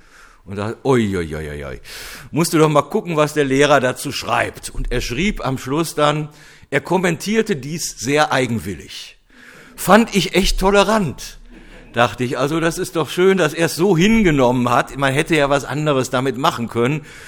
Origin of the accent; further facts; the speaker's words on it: Cologne, North Rhine-Westphalia, Germany; in meine alte Heimatstadt Köln, wo wir uns mit einigen Leuten trafen, die vor 40 Jahren mit mir zusammen in einem Kölner Gymnasium das Abitur gemacht haben.